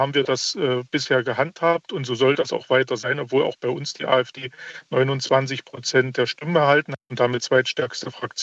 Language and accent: German; Saxony-Anhalt, Germany; Ich komme ja aus Sachsen-Anhalt.